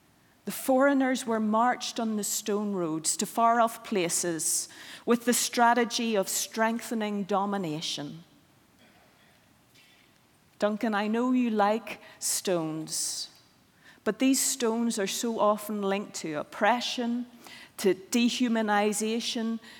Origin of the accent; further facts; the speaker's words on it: Ireland; when I was your age growing up in Ireland, stones were used to throw at the enemy.